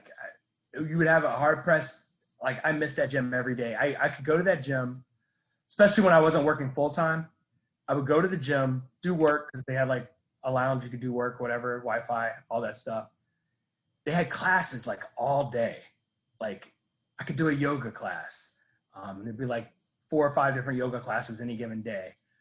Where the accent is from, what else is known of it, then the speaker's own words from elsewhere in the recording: Huntsville, Alabama, United States; my teams are interesting because I'm from Huntsville, Alabama, so like, it's a potpourri of teams. Like, I grew up a Bills fan